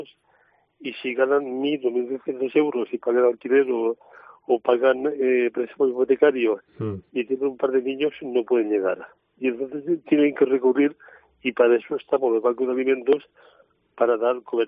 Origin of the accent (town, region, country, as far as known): Valencian Community, Spain